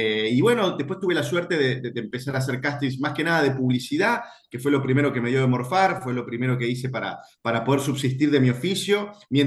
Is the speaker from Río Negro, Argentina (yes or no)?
no; Ramos Mejía, Buenos Aires Province, Argentina; moved away as an adult; now in Buenos Aires, Argentina; nací en Ramos Mejía, me crié en Ramos Mejía durante 21 años. Después, bueno, me vine a vivir acá a Capital Federal por cuestiones lógicas del oficio